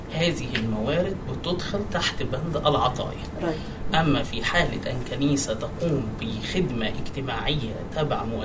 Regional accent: Upper Egypt, Egypt; أنا أشرح لحضرتك إيه اللي بيحصل عندنا في صعيد مصر، وأنا ابن الصعيد وابن أحد القرى في الصعيد

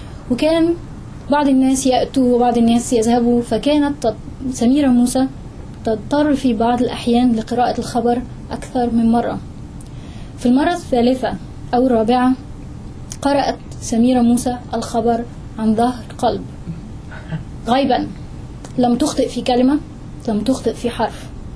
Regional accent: Egypt; شيء من حياتنا كمصريين

